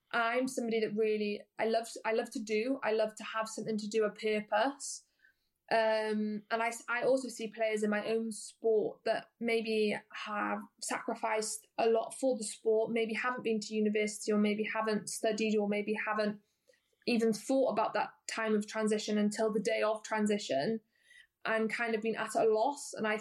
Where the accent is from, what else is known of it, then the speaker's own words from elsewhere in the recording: Wales, United Kingdom; But I think I didn't really understand also the value of being Welsh. I'm quite patriotic, quite a patriotic nation.